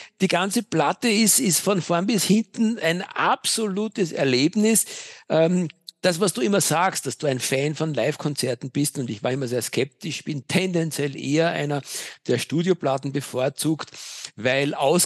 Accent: Vienna, Austria; ich bin ja echter Wiener.

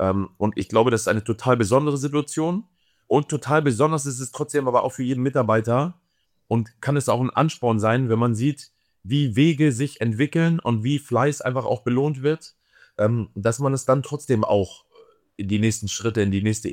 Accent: Hamburg, Germany; born there; ich bin ein Hamburger, ich bin in Hamburg geboren.

